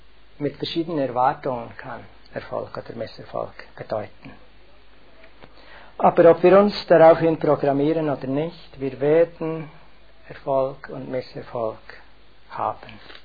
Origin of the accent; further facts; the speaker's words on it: Bern, Switzerland; Das sind 2 Zeitungen in Bern, wo ich herkomme.